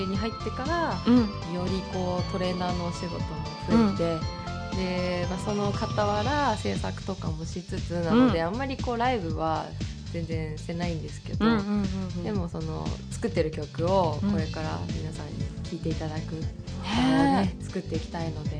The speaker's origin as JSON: {"language": "Japanese", "town": "Sapporo", "region": "Hokkaido", "country": "Japan", "tie": "born or raised there", "also_born_or_lived": "Nishitokyo", "lives_now": "Yokohama, Japan", "said": "私そこで生まれてもう3歳から札幌に行って、そこからもう20歳までずっと札幌で、"}